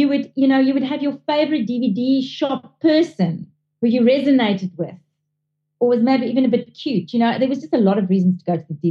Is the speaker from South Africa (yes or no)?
yes; South Africa; born there; I'm Italian. I'm South African born, but my father is fully Italian.